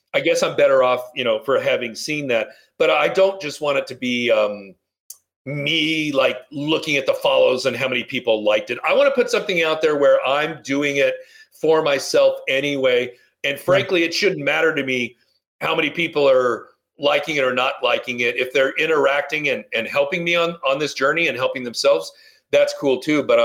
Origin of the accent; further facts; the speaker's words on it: Downey, California, United States; no, Southern California, here in Southern California, this little city called Downey.